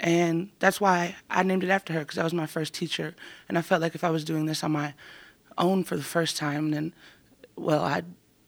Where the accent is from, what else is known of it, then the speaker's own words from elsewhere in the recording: the South, United States; grew up in an interracial family. Mom's white, dad's black. And growing up in the South in the late 80s